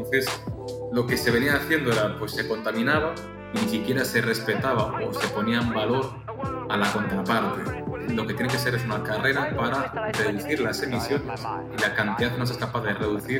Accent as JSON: {"language": "Spanish", "town": "Pontevedra", "region": "Galicia", "country": "Spain", "said": "yo soy de Pontevedra, Galicia, que está al noroeste de España. Para que la gente lo entienda, siempre les digo, hay un pedazo de España encima de Portugal y de ahí somos nosotros, ¿eh?"}